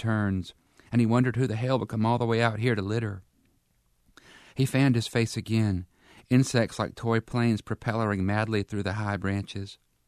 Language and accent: English; Dickinson, Alabama, United States; born or raised there